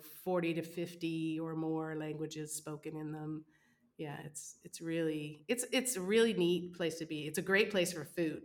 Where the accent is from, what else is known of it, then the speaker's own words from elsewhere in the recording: Hamilton, Ontario, Canada; like I'm from Hamilton